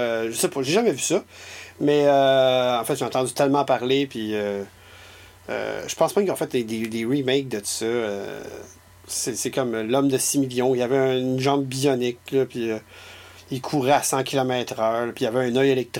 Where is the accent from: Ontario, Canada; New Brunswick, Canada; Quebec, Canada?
Quebec, Canada; Montreal; also born or lived in Donnacona; Je suis né à Donnacona, qui est une petite ville en banlieue de Québec, sur la rive nord. Puis, faute de travail, ma famille a déménagé à Montréal.